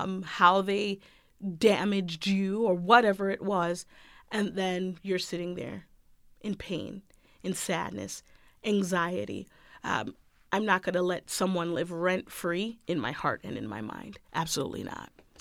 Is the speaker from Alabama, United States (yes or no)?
no; Florida, United States; now in Rochester, United States; And then after moving here to the city of Rochester, because I'm from Florida